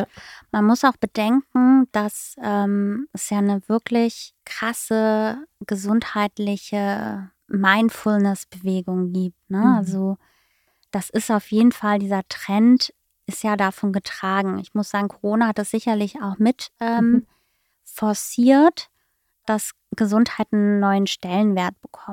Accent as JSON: {"language": "German", "region": "Baden-Württemberg", "country": "Germany", "tie": "born or raised there", "moved": "yes", "lives_now": "Berlin, Germany", "said": "vor 8 Jahren bin ich nach Berlin gekommen und habe so festgestellt, okay, ich komme ja aus Südbaden, bin mit Wein groß geworden"}